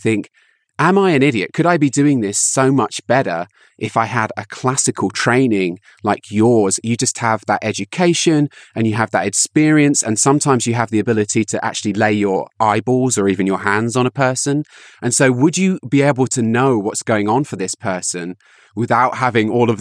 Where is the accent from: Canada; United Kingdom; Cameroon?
United Kingdom; being British, they think I've got mad cow disease